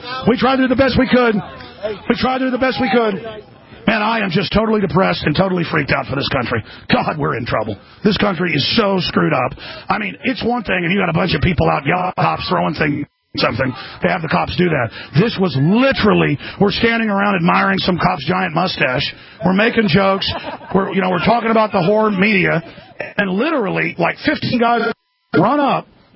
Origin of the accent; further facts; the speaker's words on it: Texas, United States; I say sir to everybody. I'm from Texas.